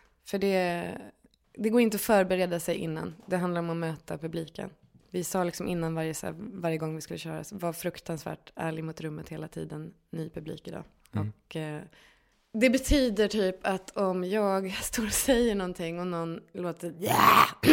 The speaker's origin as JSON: {"language": "Swedish", "town": "Härnösand", "region": "Västernorrland County", "country": "Sweden", "tie": "born or raised there", "also_born_or_lived": "Gothenburg", "said": "Ja, men, och sen kom jag till Härnösand så att det, när jag var 5."}